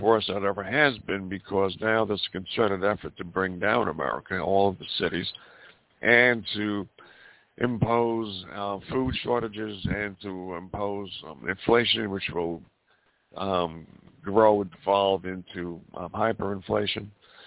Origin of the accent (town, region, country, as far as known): Montana, United States